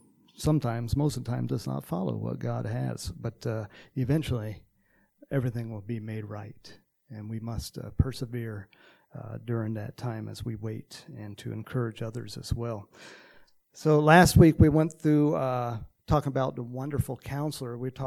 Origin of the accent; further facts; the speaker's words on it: Texas, United States; born there; accent: Texas; moved away; also born or lived in California; I was born in Texas. I have a little Texas accent sometimes, depending on who I'm talking to. And but my family moved out to California in 1968.